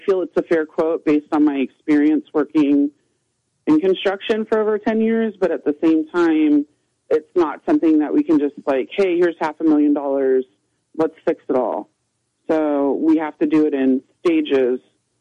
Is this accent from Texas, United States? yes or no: no; California, United States; We're from California, right? So this isn't something we're used